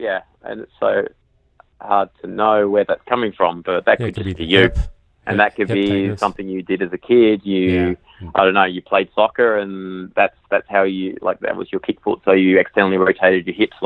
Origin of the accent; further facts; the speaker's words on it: Australia; I've been growing up in Australia, sports just a way of life there.